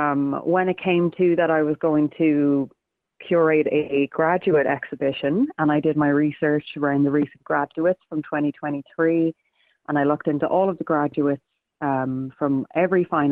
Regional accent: Ireland; And especially as Irish people, we all have such a strong connection to our land.

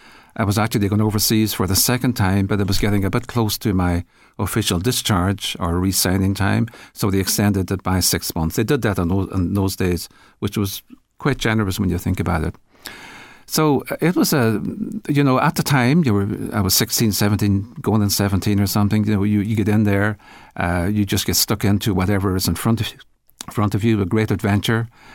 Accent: Kilmacrennan, Ulster, Ireland; also born or lived in Buncrana; I was born in Muncrana and raised in about a mile or so outside a small village called Kilmacrennan in Donegal, which is not so far from Letterkenny. And it was the side of a hill, really, surrounded by small farmers, hill farmers. We were a military family

